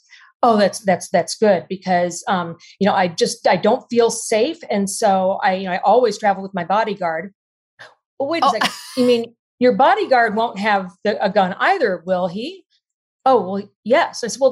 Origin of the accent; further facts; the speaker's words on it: Texas, United States; You know, I'm in Texas and I grew up just outside Austin in a very small town.